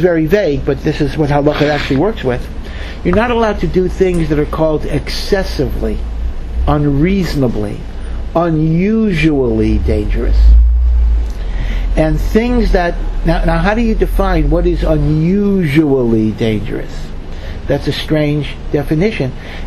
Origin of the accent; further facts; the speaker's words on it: Maryland, United States; You know, I come from Maryland, Washington, D.C.